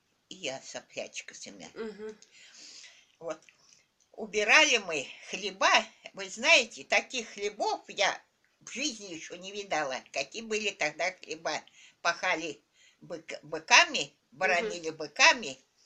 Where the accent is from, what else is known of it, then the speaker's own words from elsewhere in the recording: Pyshki, Russia; born there; Я родилась в Пышках. Вот Пышки.